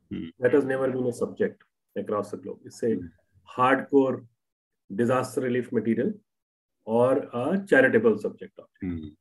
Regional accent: Dehradun, Uttarakhand, India; now in Delhi, India; when I came from Dehradun to Delhi

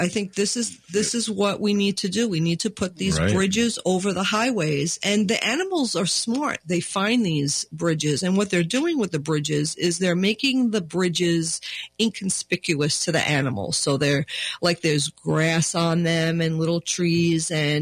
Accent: New York, United States; I mean, I'm from New York and I've seen like four on one side and four on the other

